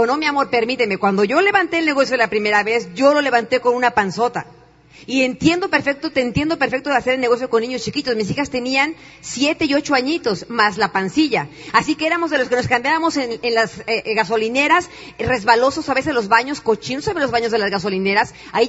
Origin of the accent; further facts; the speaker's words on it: Mexico; me doy cuenta cómo somos los mexicanos, de verdad, la gente hispana.